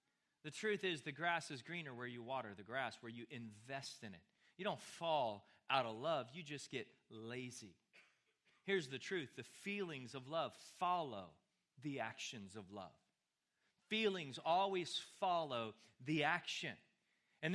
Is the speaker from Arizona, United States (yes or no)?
no; Texas, United States; Now again, growing up in West Texas, the hunting culture, we understand baby deer.